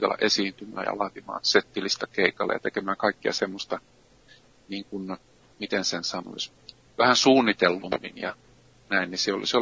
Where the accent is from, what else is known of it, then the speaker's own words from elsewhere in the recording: Lahti, Päijät-Häme, Finland; Mä oon syntynyt Lahdessa ja kävin siellä koulut ja asuin siellä lapsuudessa.